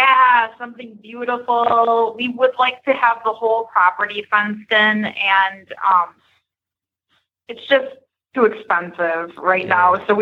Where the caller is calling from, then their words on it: Wisconsin, United States; Wisconsin.